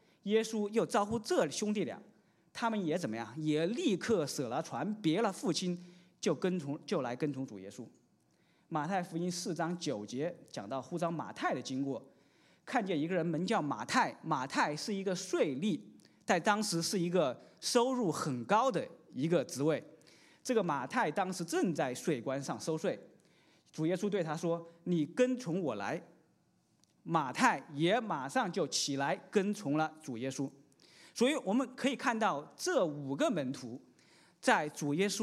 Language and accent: Chinese; China; 其实这个意思就我们中国人来说其实一点都不难理解。